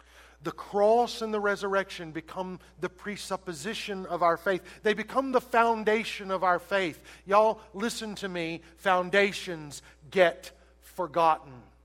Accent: the South, United States; Well, I grew up in the South. They don't talk fast down there. By the way, we don't think slowly. We just speak slowly.

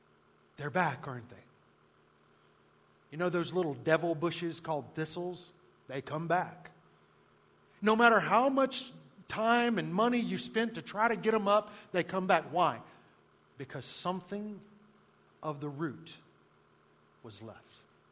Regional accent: the South, United States; I grew up in the South, and living there, I had a living, breathing illustration of this everywhere I looked.

